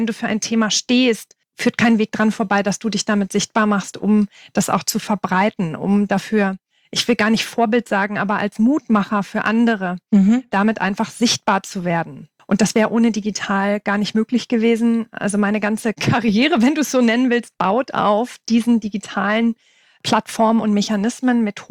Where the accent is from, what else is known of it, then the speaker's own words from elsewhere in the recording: Lower Saxony, Germany; moved away as an adult; Ich bin von Niedersachsen nach Baden-Württemberg gezogen in 2005.